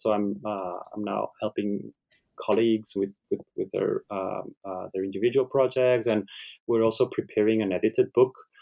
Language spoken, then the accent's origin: English; Spain; first language Catalan; English is a second language; thought it would be nice to translate it into Catalan language, which is my mother tongue.